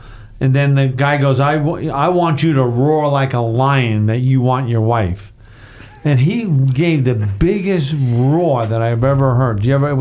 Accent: New York, United States; accent: New York; I pronounce, that's my New York accent.

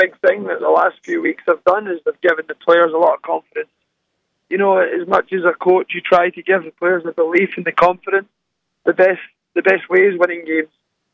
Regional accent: Scotland, United Kingdom; also born or lived in England; now in United States; I'm sure people can tell from my accent, I'm from Scotland, and made a career playing professional football in England.

